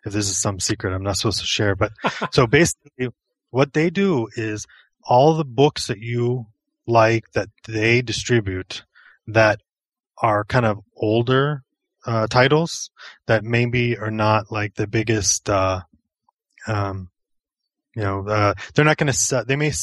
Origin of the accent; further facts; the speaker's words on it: Kansas City, Missouri, United States; Cause I'm from Kansas City, Missouri.